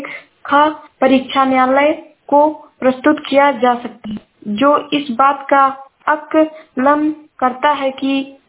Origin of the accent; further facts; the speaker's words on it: Uttar Pradesh, India; मैं जिला श्रावस्ती से हूँ।